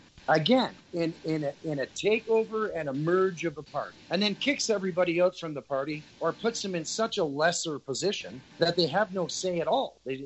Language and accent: English; Canada; And now you're running our province because we're so weak as a Canadian people